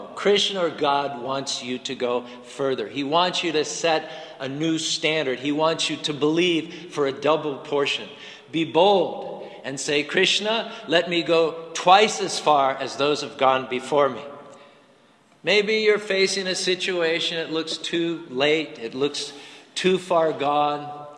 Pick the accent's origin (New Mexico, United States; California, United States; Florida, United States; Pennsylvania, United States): Pennsylvania, United States; Ligonier; I remember when I grew up in Ligonier, when I was about 12 or 13 years old